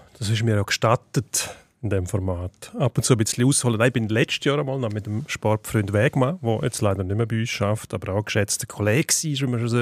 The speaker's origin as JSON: {"language": "German", "country": "Switzerland", "said": "zum Beispiel in der Super League bei uns in der Schweiz gibt es schöne Sachen"}